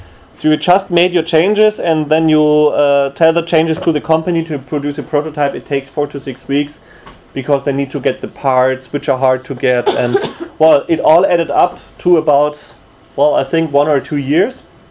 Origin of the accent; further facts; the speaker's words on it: Germany; English is a second language; I'm from Germany.